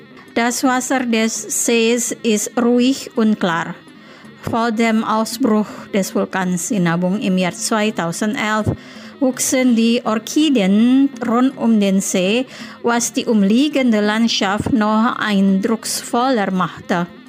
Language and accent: German; Denmark, Western Australia, Australia; Mein Heimatort ist eine kleine Stadt namens Denmark. Das liegt ganz unten an der Südküste von Western Australia.